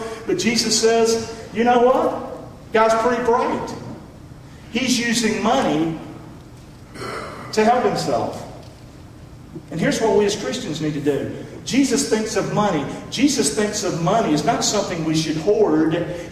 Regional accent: Rockingham, North Carolina, United States; Here's what we called it when I grew up in Rockingham. We would eat around the table. There was eight of us.

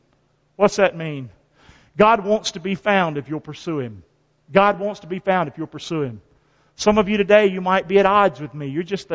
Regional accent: Rockingham, North Carolina, United States; the hellhole I grew up in Rockingham, North Carolina

